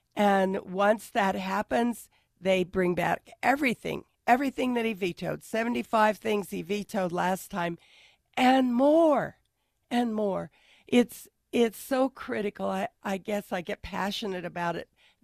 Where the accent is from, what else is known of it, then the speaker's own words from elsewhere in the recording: Reno, Nevada, United States; Well, I was raised here in Reno, 3 years old when we came, went to local schools, Anderson, Roger Corbett.